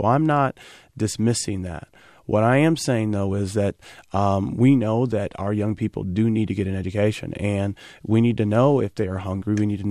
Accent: Nebraska, United States; also born or lived in Kansas; I was born in Kansas, and my mother moved us away and I moved me to Nebraska, and I ended up graduating from school in Nebraska.

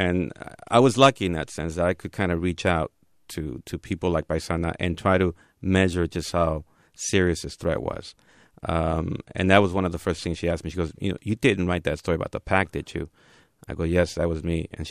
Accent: Durango, Mexico; And I gave my story, and I said, I'm from Durango. I have family in California.

